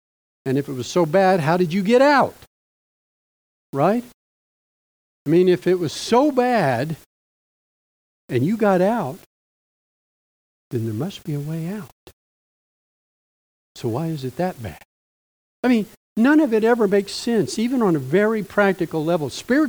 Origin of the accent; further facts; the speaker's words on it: Southern US, United States; Growing up in the South, and in conservative churches, they would often have a couple of times a year revivals